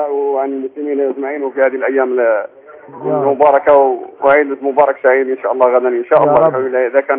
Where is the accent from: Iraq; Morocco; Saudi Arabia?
Morocco; moved away as an adult; ولكن هم في القنصلية عندنا في المغرب شوية صعبة شوية الحالة.